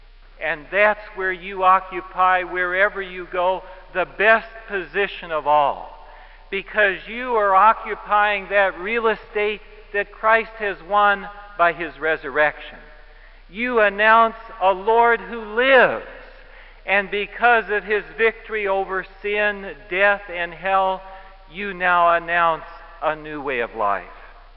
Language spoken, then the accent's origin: English; Illinois, United States; My fiancé was from Indiana, I was from Illinois.